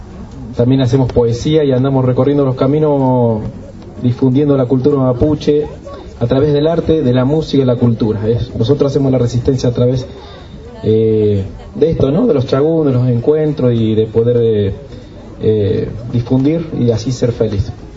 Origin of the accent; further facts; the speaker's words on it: Junín de los Andes, Neuquén, Argentina; soy gente de la tierra, vengo de Junín de los Andes, Neuquén, Polmapu, de Ulcantufe, cantor mapuche.